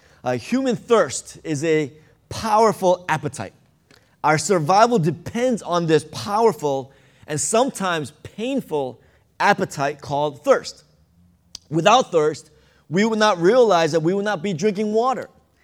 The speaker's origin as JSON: {"language": "English", "region": "New York", "country": "United States", "tie": "born or raised there", "said": "I'm from New York, and so just coincidence that the Mets were playing. I grew up 15 minutes from Shea Stadium"}